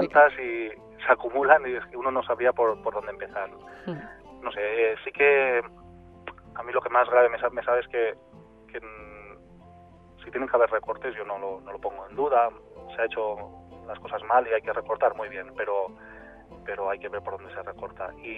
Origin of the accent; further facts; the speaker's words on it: Elche, Valencian Community, Spain; me estoy imaginando volviendo a casa de mis padres en esa tranquilidad de recogida en el nido de la ciudad de origen de uno, ahí en Elche